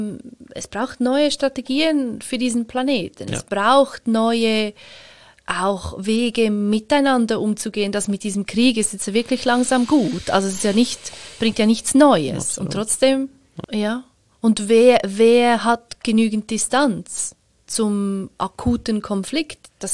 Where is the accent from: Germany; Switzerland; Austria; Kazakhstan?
Switzerland; einfacher ist als Schweizerin, als selbstständige, alleinstehende Frau, wie wir uns einmal nennen.